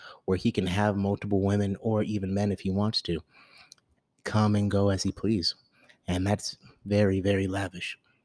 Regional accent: Germany; also born or lived in Europe; I'm a European boy. Even though I'm an American, I grew up in Europe. I feel like a European boy. I lived 8 years in Germany, and that's my home.

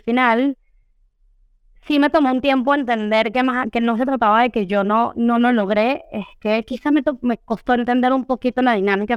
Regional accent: Venezuela; moved away as an adult; also born or lived in Colombia; now in Mexico; decidí mudarme definitivamente a México, porque yo soy venezolana

